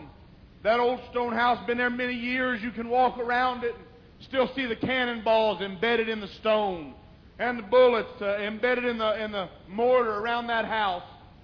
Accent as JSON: {"language": "English", "region": "Virginia", "country": "United States", "said": "But I'm from Virginia, big Civil War country. Lots of Civil War monuments and battlefields and a lot of different things with the Civil War."}